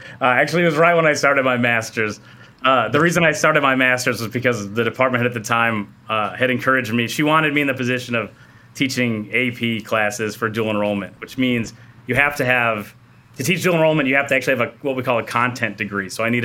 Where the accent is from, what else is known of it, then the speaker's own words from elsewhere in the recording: Omaha, Nebraska, United States; I was born in Omaha.